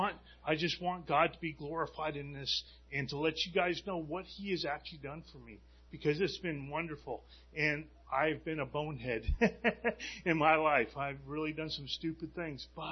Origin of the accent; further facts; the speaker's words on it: Jewett City, Connecticut, United States; I was born in Norwich, Connecticut, actually, at Backus Hospital, and I went to Griswold Elementary